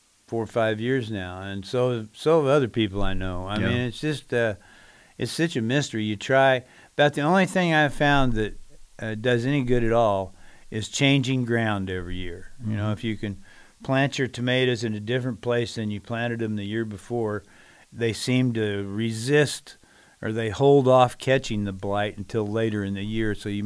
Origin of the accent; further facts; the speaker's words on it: Indianapolis, Indiana, United States; now in Bloomington, United States; I grew up in Indianapolis, and we had a garden in our backyard.